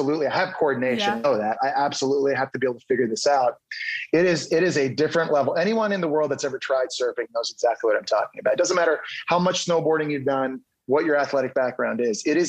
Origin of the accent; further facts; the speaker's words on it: Ottawa, Ontario, Canada; I'm from Ottawa, Canada